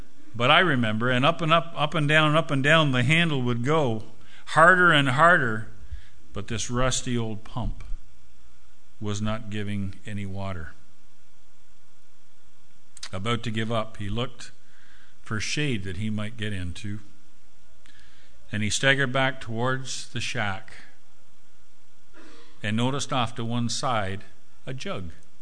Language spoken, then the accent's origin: English; Canada; this will be the 64th winter that I've enjoyed as a Canadian